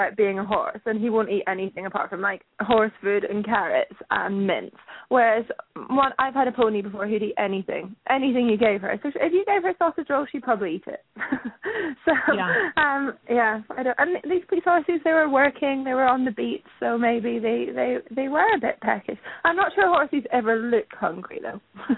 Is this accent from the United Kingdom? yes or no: yes; Scotland, United Kingdom; it happened in Scotland, my home country